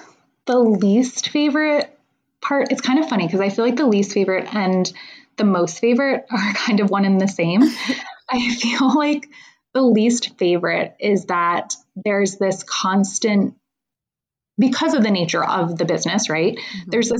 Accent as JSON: {"language": "English", "region": "New York", "country": "United States", "tie": "born or raised there", "said": "I think growing up, I grew up on Eastern Long Island"}